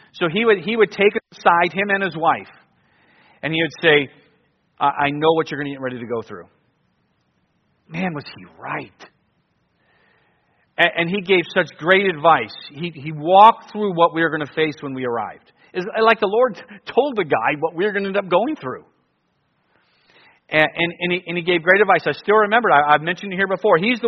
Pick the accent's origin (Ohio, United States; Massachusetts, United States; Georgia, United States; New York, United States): Ohio, United States; Cleveland; And I'm from Cleveland.